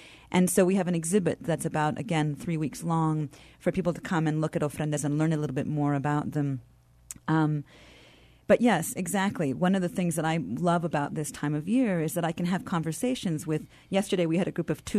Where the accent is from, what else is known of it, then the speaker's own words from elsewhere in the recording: Puerto Rico; born there; I, too, am a transplant like Armando. My family is my father was Cuban, and I was born in Puerto Rico. My mother's Puerto Rican.